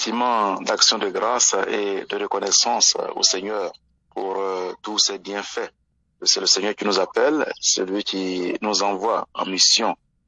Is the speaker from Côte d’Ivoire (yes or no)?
yes; Bondoukou, Zanzan, Côte d’Ivoire; Je suis originaire de Bondoku et j'ai été curé de la cathédrale ici.